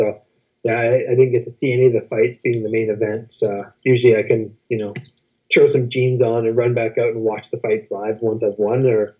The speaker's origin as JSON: {"language": "English", "country": "Canada", "said": "You're in the States as a Canadian"}